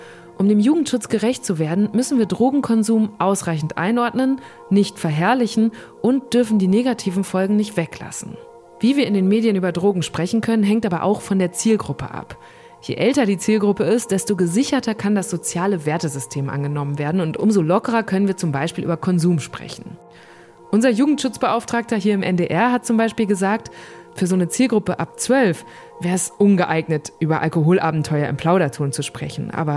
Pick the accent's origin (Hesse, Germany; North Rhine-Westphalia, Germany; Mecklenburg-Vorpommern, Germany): North Rhine-Westphalia, Germany; Das auch, wir kommen beide aus dem Münsterland, wo auch, ne, direkt